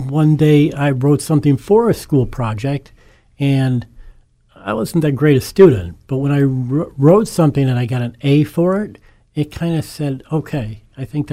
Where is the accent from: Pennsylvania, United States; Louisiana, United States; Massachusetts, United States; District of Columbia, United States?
Pennsylvania, United States; Scranton; Born and raised in Scranton, one of eight children. I was educated in the Scranton School District and went to the University of Scranton.